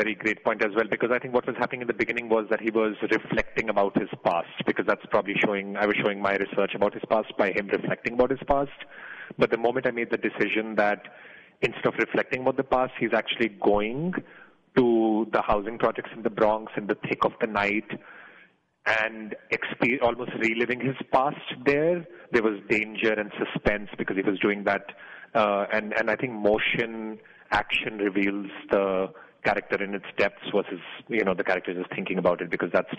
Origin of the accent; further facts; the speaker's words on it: the Himalayas, India; my thrust came from my particular background, which is growing up in India in the Himalayas